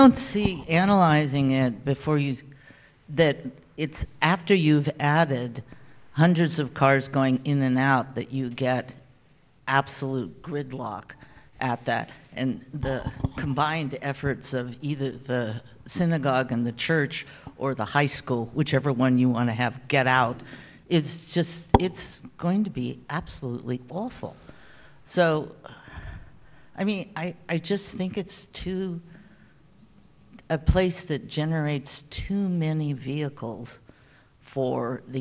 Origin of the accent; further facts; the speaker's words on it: California, United States; I'm from Moorpark Meadows.